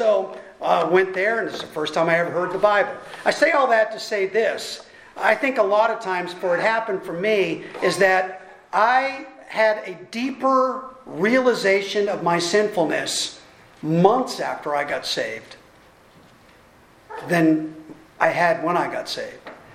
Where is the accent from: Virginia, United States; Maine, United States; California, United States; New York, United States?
Maine, United States; Greenville; It was 75 miles from me, and it was my hometown in Greenville, Maine.